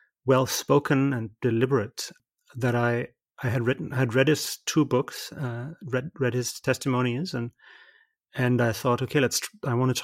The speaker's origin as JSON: {"language": "English", "country": "Germany", "tie": "born or raised there", "said": "I mean, I am German. I was born and raised in Germany"}